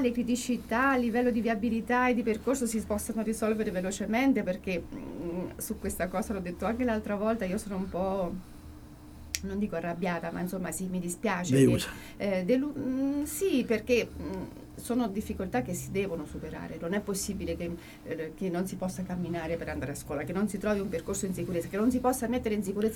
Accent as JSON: {"language": "Italian", "region": "Molise", "country": "Italy", "said": "Io sono non sono umbra, sono molisana"}